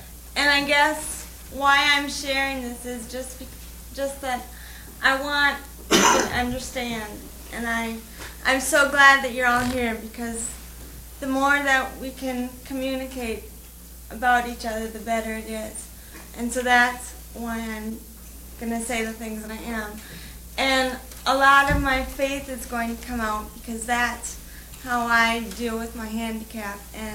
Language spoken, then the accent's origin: English; Owatonna, Minnesota, United States; I'm from Owatonna, Minnesota.